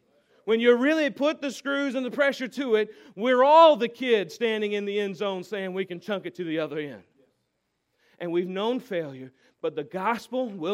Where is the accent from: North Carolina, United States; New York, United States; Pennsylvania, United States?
North Carolina, United States; Warrenton; As I have mentioned before, I grew up in Warrington. Right next to Warrington is a little town called Norlina.